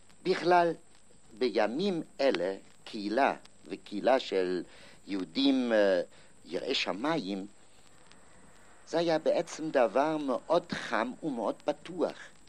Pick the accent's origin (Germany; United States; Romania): Germany; Hamburg; אני בא מהקהילה המבורג.